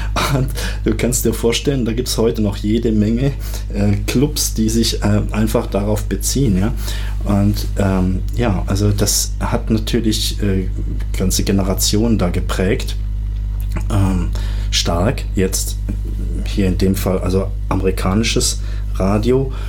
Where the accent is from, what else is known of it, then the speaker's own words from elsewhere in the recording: Baden-Württemberg, Germany; also born or lived in Friedberg, Hesse; ich bin in der Nähe von Heidelberg aufgewachsen.